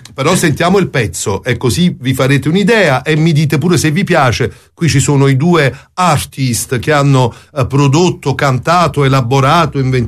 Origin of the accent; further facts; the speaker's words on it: Calvi Risorta, Campania, Italy; Io sono di Calvi Risorta.